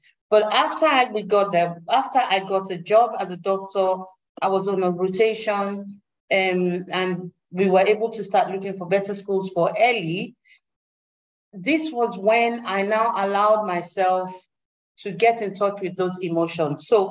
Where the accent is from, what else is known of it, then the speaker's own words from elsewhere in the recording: Nigeria; moved away as an adult; now in United Kingdom; when I was growing up in Nigeria and in schools, I used to come first all the time.